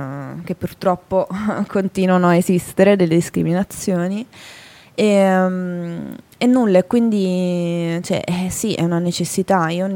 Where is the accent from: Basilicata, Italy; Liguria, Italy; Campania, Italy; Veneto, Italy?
Campania, Italy; Naples; now in Milan, Italy; E io sono cresciuta a Napoli, però comunque avevo un'idea di Milano un po' romantica, così.